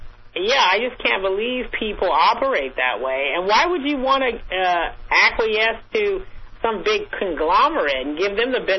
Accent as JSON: {"language": "English", "town": "Sacramento", "region": "California", "country": "United States", "tie": "born or raised there", "said": "No, I used to go and pick them, like, down the road when I was growing up in Sacramento."}